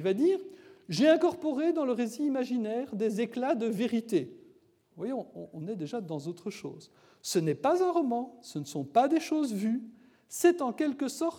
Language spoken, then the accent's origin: French; Belgium; jusqu'à ma génération, même chez nous en Belgique, nous lisions au lycée Dorgelès